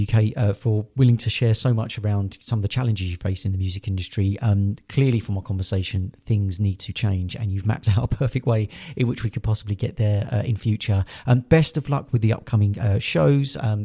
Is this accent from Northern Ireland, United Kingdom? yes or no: no; London, United Kingdom; I'm from London or Greater London.